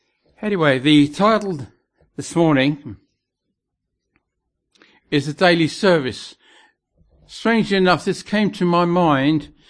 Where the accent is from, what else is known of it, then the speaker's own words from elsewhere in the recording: South West England, United Kingdom; from England, the county of Dorset.